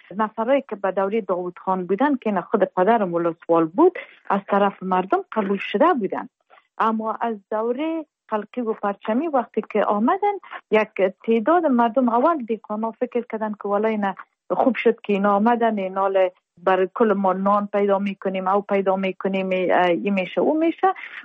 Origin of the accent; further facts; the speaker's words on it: Afghanistan; ما افغان هستیم